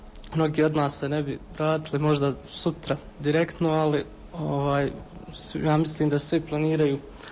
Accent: Sweden; dolazim iz Švedske. Ovdje sam na ovome prvom susretu mladih iz dijaspore.

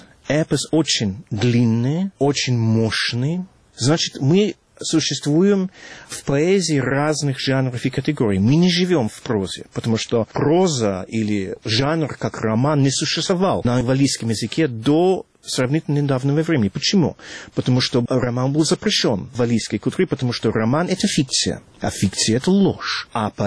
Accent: Wales, United Kingdom; Russian is a second language; хотя я родился и вырос в Уэльсе, граница с Англией была совсем близко. Регион наш был англоязычный. Но все-таки валлийский язык очень присутствовал.

